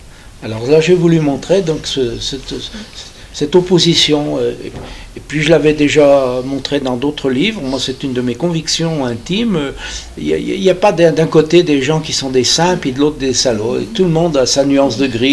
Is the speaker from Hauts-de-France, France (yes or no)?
no; Bourg-en-Bresse, Auvergne-Rhône-Alpes, France; born there; Je suis né à Bourg-en-Bresse.